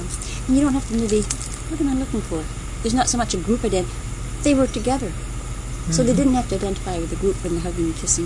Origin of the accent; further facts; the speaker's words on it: United Kingdom; But I'm British.